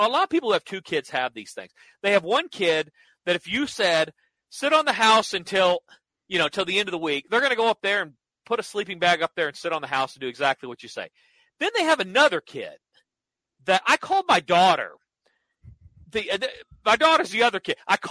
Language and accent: English; Oklahoma, United States; I grew up in Oklahoma. I know a thing or two about cockfighting.